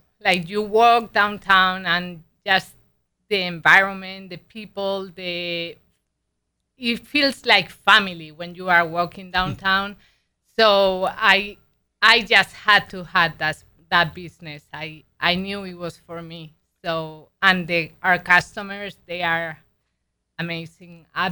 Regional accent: Spain; now in United States; Well, I am from Spain, and I've been a stay-at-home mom for 17 years

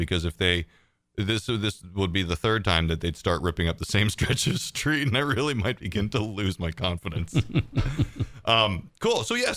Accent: New Jersey, United States; now in Maine, United States; I come from New Jersey, and I moved to Maine, and these are the two states.

